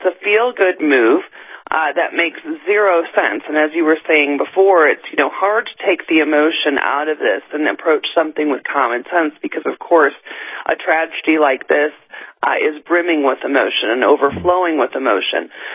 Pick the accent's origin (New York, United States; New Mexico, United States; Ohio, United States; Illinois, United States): Illinois, United States; Chicago; because I hail from Chicago